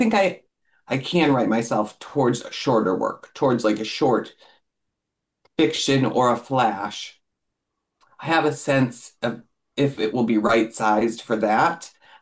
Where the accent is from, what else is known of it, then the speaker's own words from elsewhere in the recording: Detroit, Michigan, United States; now in Eugene, United States; I am from Detroit. My husband's from Cleveland. So it's always an interesting experience raising a kid in Eugene, Oregon